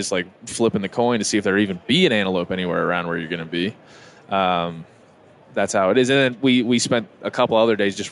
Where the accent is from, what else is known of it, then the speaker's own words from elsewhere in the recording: East Coast, United States; I'm from the East Coast.